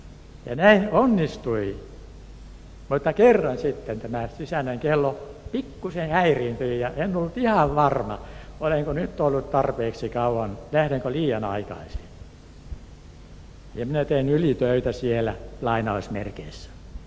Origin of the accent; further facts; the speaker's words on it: Turku, Southwest Finland, Finland; Minä olen Turusta.